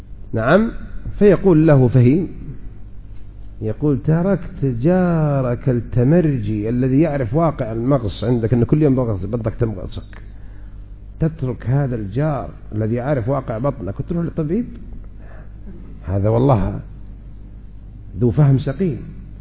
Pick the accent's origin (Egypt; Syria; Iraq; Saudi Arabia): Saudi Arabia; عندنا في المملكة العربية السعودية